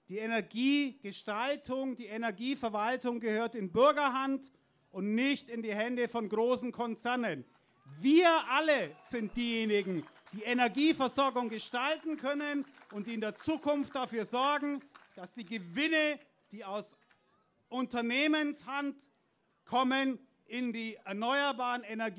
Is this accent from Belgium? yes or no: no; Bavaria, Germany; Und ich komme aus dem Land, das ich am liebsten ab morgen aus der Bundesrepublik Deutschland verabschieden würde und Atompolitik selbstständig machen würde.